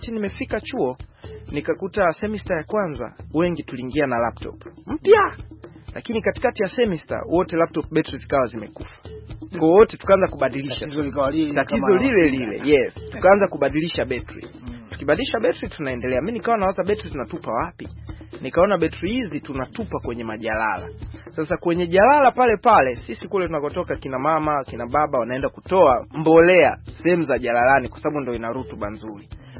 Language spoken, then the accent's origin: Swahili; Mafinga, Iringa, Tanzania; Kwanza mimi hapa ni natokea Mafinga Iringa.